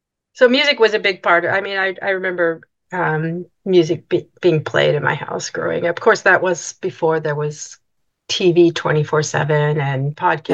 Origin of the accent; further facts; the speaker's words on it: Kansas City, Missouri, United States; Kansas City, Missouri.